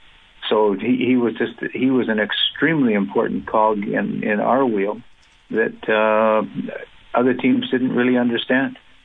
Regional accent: Canada; I'm a kid from Canada.

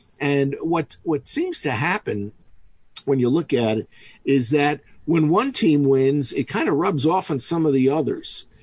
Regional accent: New York, United States; I grew up in New York in the 60s, and I was a New York Mets fan

